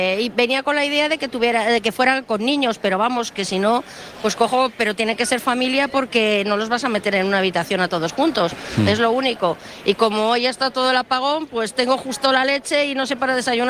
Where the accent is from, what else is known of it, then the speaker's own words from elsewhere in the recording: Madrid, Community of Madrid, Spain; Yo soy de Madrid, vivo además en el Paseo de las Delicias